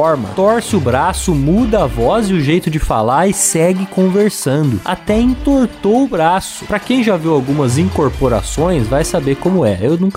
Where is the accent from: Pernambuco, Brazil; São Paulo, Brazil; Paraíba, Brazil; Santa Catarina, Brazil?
São Paulo, Brazil; sou de São Paulo e trabalho como desenvolvedor de sistemas